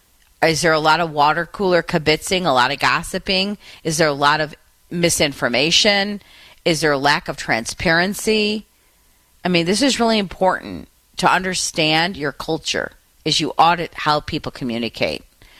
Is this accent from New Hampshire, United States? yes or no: no; Detroit, Michigan, United States; Just 56 degrees right here in my hometown of Detroit and cloudy skies.